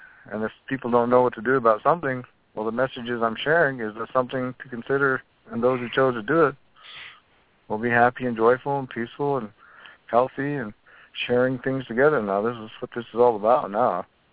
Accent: Wind River Indian Reservation, Wyoming, United States; In 1950, I was born on the Wind River Indian Reservation, and my mother was part Irish, and my dad, and Paiute, that she was, and my dad was Shoshone, and part Arapaho

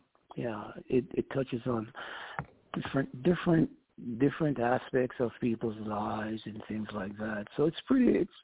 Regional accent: Jamaica; being that I'm Jamaican, I had to put that Jamaican flavor in as well

